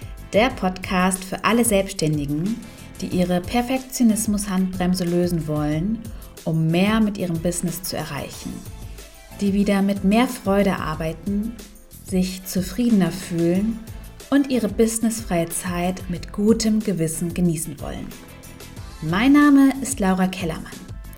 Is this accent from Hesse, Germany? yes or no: no; Hameln, Lower Saxony, Germany; ich bin auf dem Dorf quasi, oder was heißt auf dem Dorf, aber ich bin in Hameln geboren und wir haben dann auch auf so einem Bauernhof gewohnt. Also der Bauer hat ein Mietshaus hingebaut.